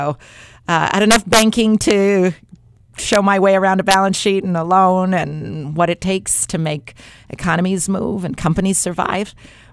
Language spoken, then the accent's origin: English; Beaverton, Oregon, United States; I grew up in Beaverton in the 60s and 70s. It was not what it is today. It was pretty rural. We raised chickens in the backyard.